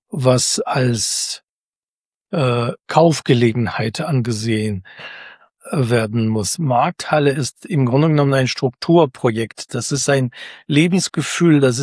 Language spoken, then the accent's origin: German; Lower Saxony, Germany; now in Saarland, Germany; Ich bin aus den Niedersachsen ins Saarland zugezogen